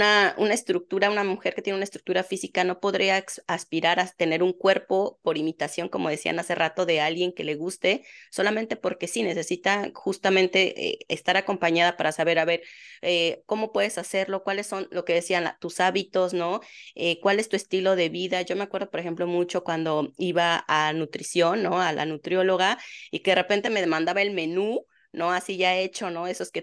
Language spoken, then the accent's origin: Spanish; Mexico; yo que soy de México, nos llega esta idea